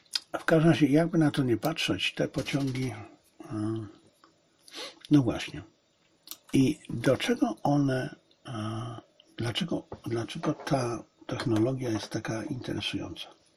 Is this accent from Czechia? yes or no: no; China; Polish is a second language; Dla mnie, bo jestem Chińczykiem, ponieważ jestem Chińczykiem.